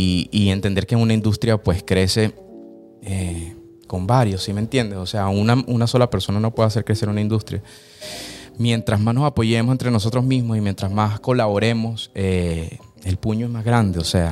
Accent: Caracas, Capital District, Venezuela; yo me crié toda mi vida en el Valle. En San Andrés.

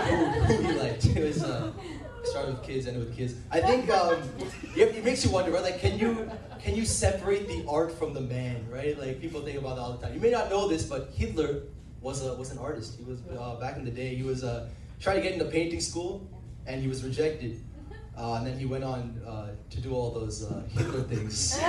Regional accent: New Jersey, United States; And I'm from New Jersey, there are a lot of Indian people there. I thought when I came here, I'd be bringing the culture here, you know?

